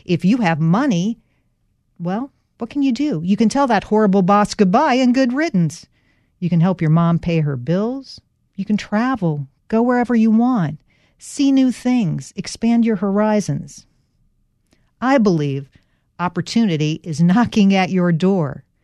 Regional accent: North Carolina, United States; I'm a coal miner's granddaughter. I'm from Western North Carolina, and we grew up in fairly tough circumstances in our family.

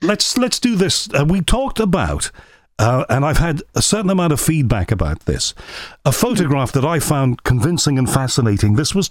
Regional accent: Liverpool, North West England, United Kingdom; You know, if you're from Liverpool, it's very hard to say permed without sounding like, you know, being the Scouser that I'm proud to be.

